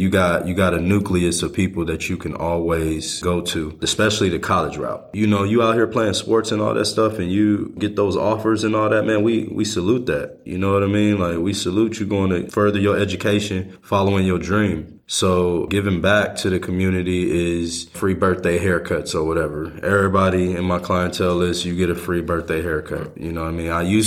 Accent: Pasadena, California, United States; because I come from Pasadena, California, and that's like 20, 25 minutes away from LA.

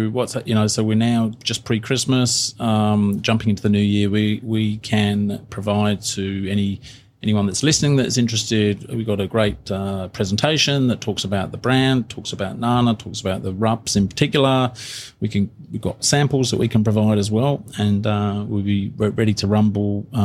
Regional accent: England, United Kingdom; now in Australia; I'm a migrant as well, myself, being English, been here a long time, longer than your good self.

